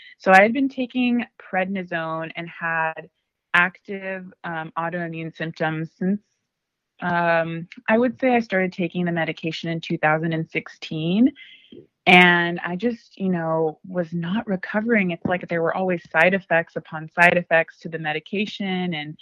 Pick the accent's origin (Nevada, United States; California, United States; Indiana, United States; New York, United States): California, United States; I'm from Ventura County.